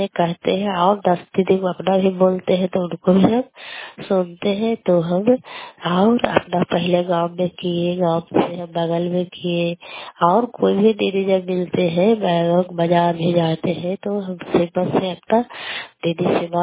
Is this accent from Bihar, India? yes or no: yes; Kalyanpur, Bihar, India; घर कल्याणपुर वाली बेलछी पंचायत प्रखंड छठी जिला नालंदा का निवासी हूँ।